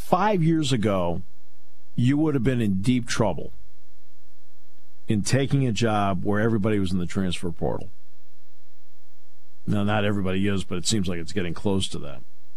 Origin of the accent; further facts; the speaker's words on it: New England, United States; now in State College, United States; I mean, I grew up in New England, but State College is my home.